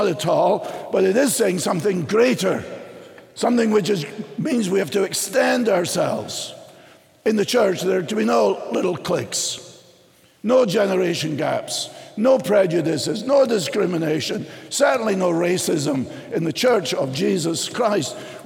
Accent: Scotland, United Kingdom; But my identity is not that I am Scottish.

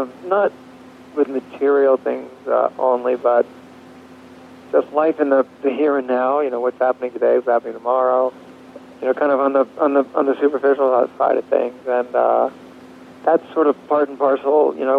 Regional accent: New Jersey, United States; when I grew up in New Jersey, I used to go to church. I sang in the choir.

